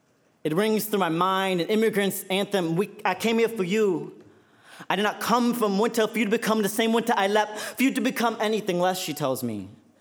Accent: St. Louis, Missouri, United States; this Vietnamese American kid growing up in Baldwin, St. Louis, and like there's no Vietnamese like community out there

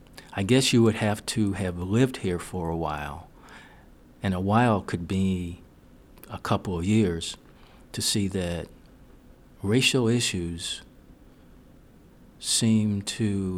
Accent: St. Louis, Missouri, United States; I was born and reared in St. Louis, 64, soon to be 65.

